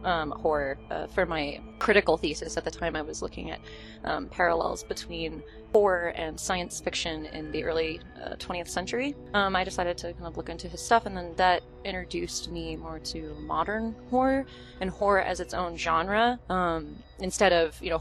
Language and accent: English; the South, United States; I grew up in the South, and I really don't have a lot of great things to say about it, if I gotta be honest.